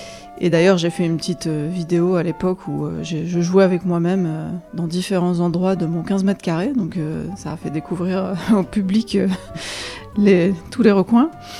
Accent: Algeria; j'ai vécu toute mon enfance, mon adolescence en Algérie. J'ai des origines espagnoles de par mon grand-père, alsaciennes aussi.

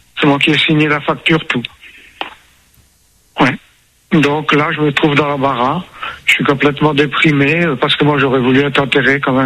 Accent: Dunkirk, Hauts-de-France, France; now in Vendée, France; disons que nous, on est du Nord, mais on est venu habiter en Vendée.

